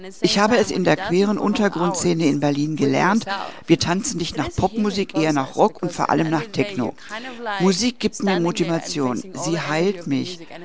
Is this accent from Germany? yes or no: no; Syria; moved away; ich bin aus Syrien, ich bin genauso wie ihr vor einem Jahr hier angekommen.